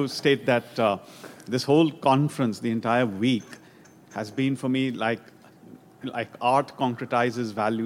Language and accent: English; India; I'm from India. I've come here after thinking about coming for 20 years.